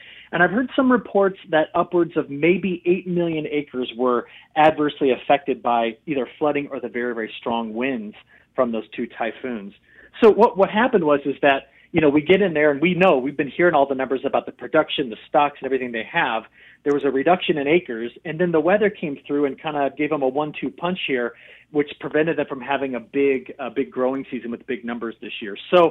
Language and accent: English; Illinois, United States; I calculated just here from my home state of Illinois